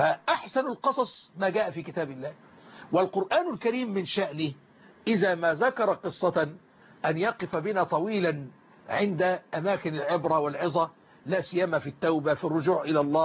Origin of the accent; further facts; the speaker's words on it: Egypt; عندنا في مصر